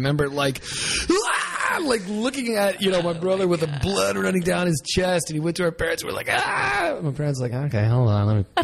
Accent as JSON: {"language": "English", "region": "Florida", "country": "United States", "said": "I'm from South Florida, and it was like the classic green, brown, black camo."}